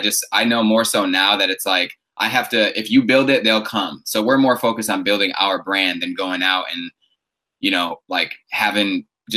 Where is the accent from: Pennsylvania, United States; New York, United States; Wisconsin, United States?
Wisconsin, United States; I grew up in Wisconsin and he was out here.